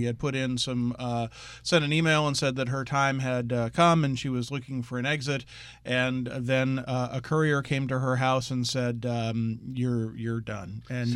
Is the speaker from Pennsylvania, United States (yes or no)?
yes; Norristown, Pennsylvania, United States; in my my hometown of Norristown, Pennsylvania